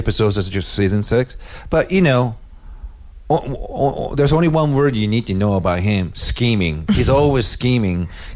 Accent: India; don't listen to my podcast, even though I'm Indian, sir.

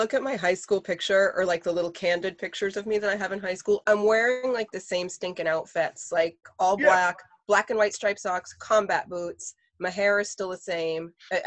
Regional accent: Manchester, New Hampshire, United States; I grew up in Manchester, New Hampshire. How weird.

